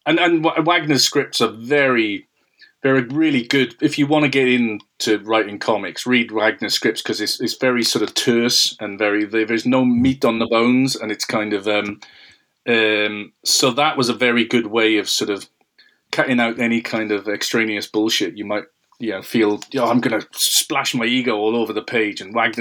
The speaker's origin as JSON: {"language": "English", "region": "Wales", "country": "United Kingdom", "tie": "born or raised there", "said": "I grew up in the South Wales Valleys, which is a very industrialized part of the UK, which is several hours away from sort of, you know, any major city."}